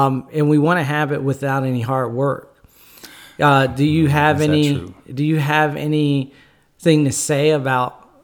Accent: New Brunswick, New Jersey, United States; especially in my hometown, Jersey, especially New Brunswick, New Jersey. I'm seeing places that I grew up that are underwater for the first time ever.

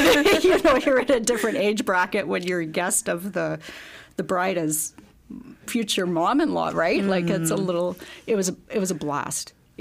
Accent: Manitoba, Canada; now in Alberta, Canada; I'm originally from Manitoba, but I met my husband, Peter, in Saskatchewan in a Bible school, and he was from Alberta. And so we got married, and we've lived in Alberta our entire marriage.

